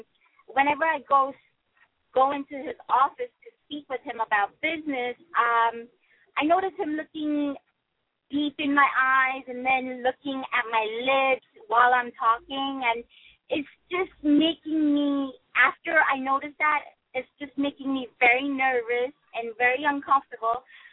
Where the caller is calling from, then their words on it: Massachusetts, United States; Hi. I'm calling from Massachusetts